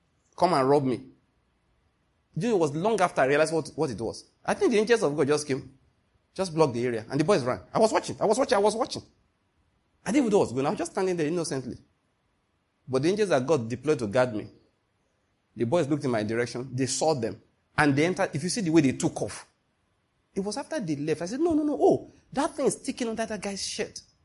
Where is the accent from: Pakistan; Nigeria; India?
Nigeria; Ondo; I went home to see my mom because the person, I'm from Ondo State, so I went to see my mom.